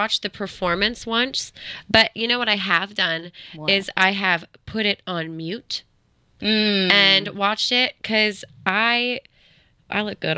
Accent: Ireland; Yeah, I'm Irish, so they like if I'm in the sun a lot

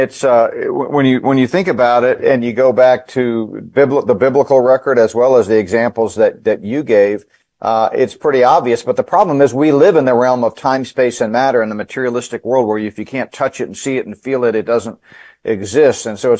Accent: Fort Collins, Colorado, United States; He's the pastor at Fort Collins Bible Church in my home state of Colorado.

